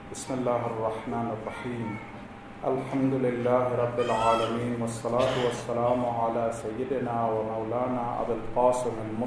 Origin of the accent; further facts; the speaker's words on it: United States; Normally in America, I'm from America, we know before the presidential campaign